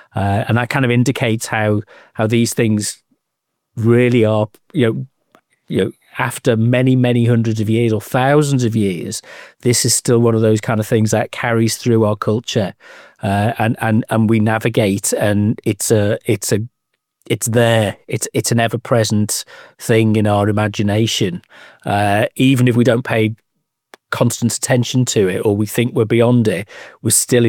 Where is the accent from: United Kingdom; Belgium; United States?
United Kingdom; Liverpool, North West England; I'm from Liverpool originally, and at school we learned about the Pendle witches.